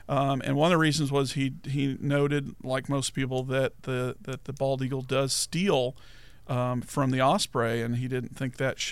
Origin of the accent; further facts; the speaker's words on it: Dallas, Texas, United States; But when I was a kid growing up in Dallas, I saw my first caracara in Kaufman County in the 1970s on I-20 driving through there